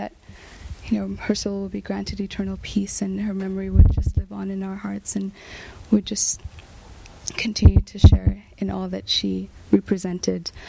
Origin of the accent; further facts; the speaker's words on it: Kenya; I'm originally from Kenya